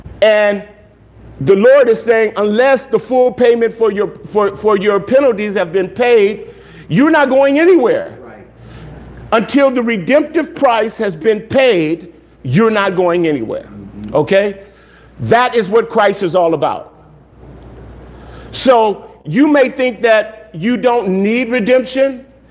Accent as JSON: {"language": "English", "town": "Los Angeles", "region": "California", "country": "United States", "said": "I'm from South Central."}